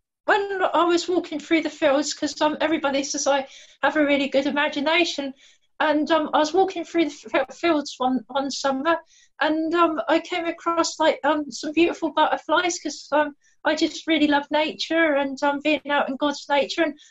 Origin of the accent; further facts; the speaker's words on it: Winchester, South East England, United Kingdom; I come from Winchester, which is Hampshire, which is right down south of England. That is right central, southern central of England.